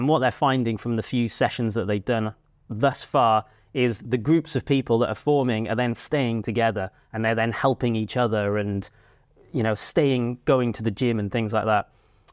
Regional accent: Cardiff, Wales, United Kingdom; So this is back when I lived in Cardiff. I grew up in Cardiff.

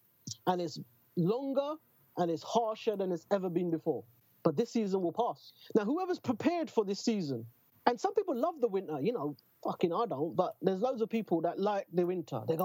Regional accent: Newham, London, United Kingdom; I'm fucking born and bred in Newham.

